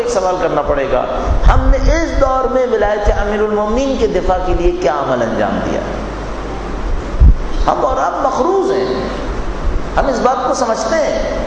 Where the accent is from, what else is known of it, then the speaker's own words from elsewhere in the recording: Pakistan; مثلا میں پاکستانی ہوں، پاکستان کے اندر رہ رہا ہوں